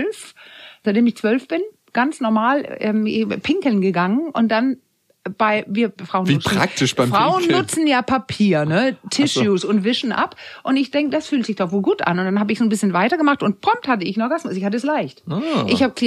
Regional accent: Denmark; Weil ich bin ja Dänin und bin in der Zeit groß geworden, wo man, also HIV und sowas, AIDS kam gerade erst auf.

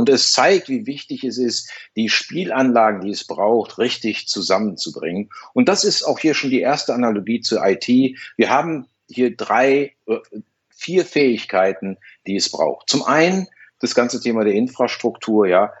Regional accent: Düsseldorf, North Rhine-Westphalia, Germany; born there; ich bin ja gebürtiger Düsseldorfer

